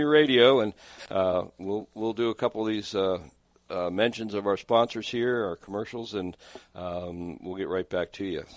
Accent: United States; I mean, I grew up in Somerset County, right across the line.

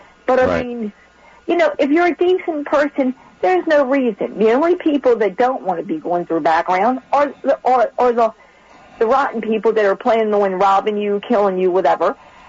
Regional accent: Baltimore, Maryland, United States; I'm from Baltimore City. It's funny. I was a little sissy girl.

